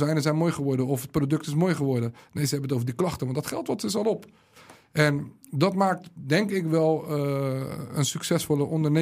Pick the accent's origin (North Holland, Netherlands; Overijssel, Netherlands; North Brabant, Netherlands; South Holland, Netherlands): South Holland, Netherlands; Rotterdam; ik ben in Rotterdam opgegroeid, Binnenweg, Kruiskade.